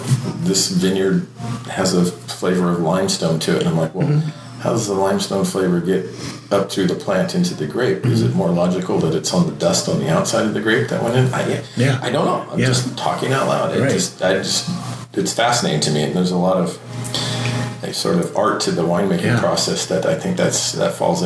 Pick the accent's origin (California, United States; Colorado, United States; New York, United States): California, United States; Escalon; That's where I grew up out in Escalon, which, is a... It's funny looking back on it. It is a fairly substantial grape growing region. we always thought of it as a dairy region, which it is a huge dairy region, but it is a fairly substantial grape growing